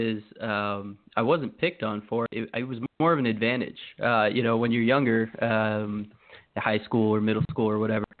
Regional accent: Maryland, United States; I live in Connecticut now. I grew up in Maryland.

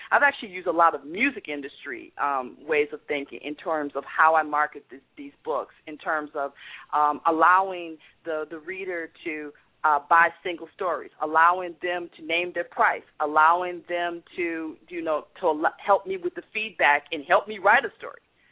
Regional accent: Chicago, Illinois, United States; now in Lausanne, Switzerland; I am actually from Chicago, and I'm actually not in Paris right now. I live one country over now. I actually live in Switzerland, so I'm in Lausanne, Switzerland now.

